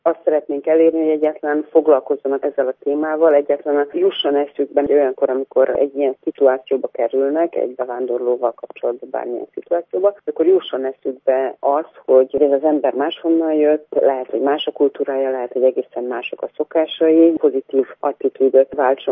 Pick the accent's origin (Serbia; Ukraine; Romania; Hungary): Serbia; Vojvodina; moved away; Mi Vajdaságból jöttünk át, vajdasági magyarok vagyunk